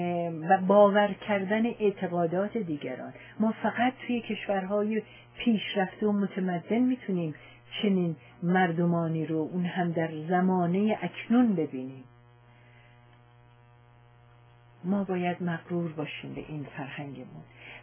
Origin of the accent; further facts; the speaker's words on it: Iran; من خودم به عنوان یک ایرانی پس از اینکه سرزمین هایی رو دیدم